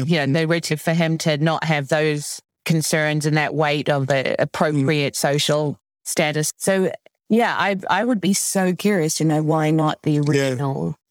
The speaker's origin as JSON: {"language": "English", "country": "New Zealand", "tie": "born or raised there", "said": "I grew up in New Zealand, in my defense."}